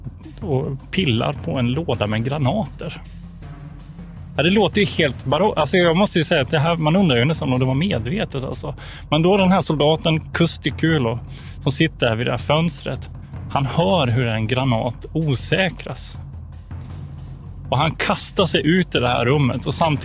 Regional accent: Växjö, Kronoberg County, Sweden; born there; jag är född i Växjö då, i södra Sverige. Och så den finska kulturen är väldigt frånvarande där.

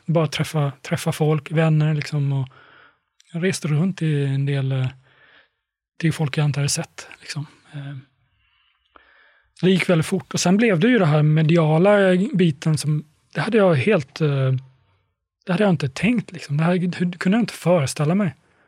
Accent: Sweden; och att jag är svensk

